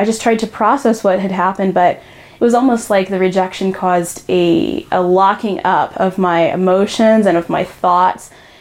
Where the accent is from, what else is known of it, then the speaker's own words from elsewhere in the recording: Chennai, Tamil Nadu, India; born there; So for me, I was born in Chennai, India, back in the early 90s